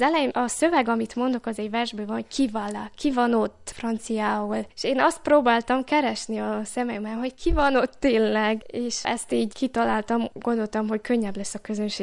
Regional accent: Miercurea Ciuc, Harghita, Romania; Az az igazság, hogy hazahúz a szívem, csak hogy otthon Csíkszeredában nem nagyon van lehetőség

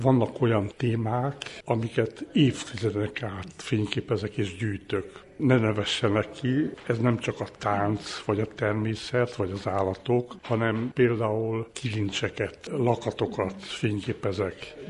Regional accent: Hódmezővásárhely, Csongrád-Csanád, Hungary; Én Hódmezővásárhelyen, egy alföldi városban születtem, ahol a földművelő ember, úgymond a tipikus városlakó, óriási területű tanyavilág veszi körbe még ma is a várost

